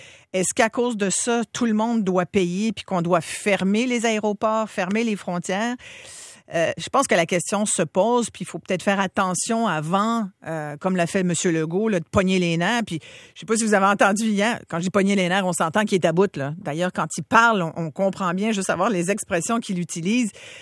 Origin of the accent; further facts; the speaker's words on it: New Zealand; Mais contrairement à ce qu'on fait, nous, chez nous, en Nouvelle-Zélande, on les garde pas mal à l'œil, les voyageurs.